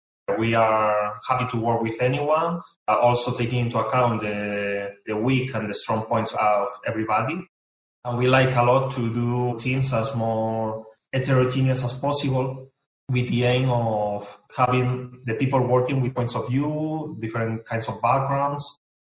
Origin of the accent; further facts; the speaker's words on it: Asturias, Spain; English is a second language; Actually, I am not from Galicia, I'm from Asturias, which is a region which is quite close.